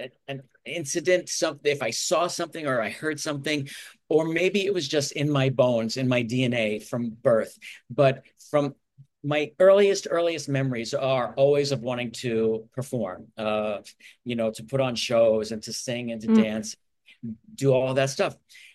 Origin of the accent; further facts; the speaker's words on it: New York City, New York, United States; I grew up in New York City.